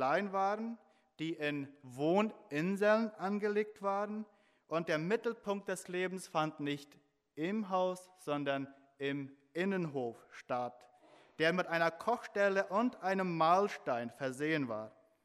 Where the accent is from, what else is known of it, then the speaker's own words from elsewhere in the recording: Paraguay; now in Europe; Nun, ich bin in Paraguay aufgewachsen und dort sind die Häuser normalerweise mit Wellblechplatten gedeckt.